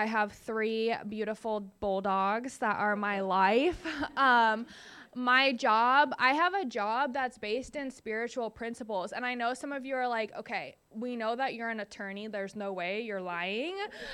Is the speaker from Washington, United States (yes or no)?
yes; Seattle, Washington, United States; I can't fly back home. I'm from the Seattle, Washington area.